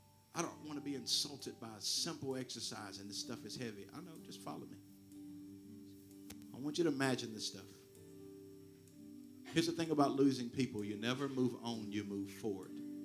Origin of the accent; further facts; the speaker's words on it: Shelbyville, United States; In here today is a group of people that I grew up with in Shelbyville, Bright's Temple, Church of God in Christ.